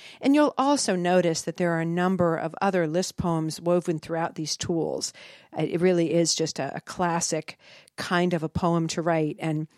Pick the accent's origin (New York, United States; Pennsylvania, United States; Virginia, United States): Pennsylvania, United States; Erie; now in North Carolina, United States; since I grew up in Erie, Pennsylvania, where we use words like lake effect weather and wind chill factor, and where our springs are really hard won